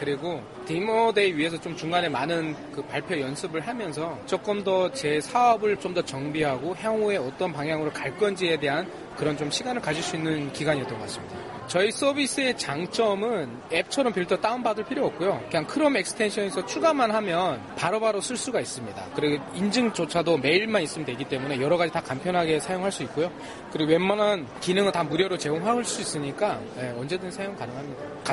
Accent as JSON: {"language": "Korean", "country": "North Korea", "lives_now": "South Korea", "said": "저는 이제 탈북민 출신 최초 유니콘 회사를 만든 건 저 개인적인 욕심이고요."}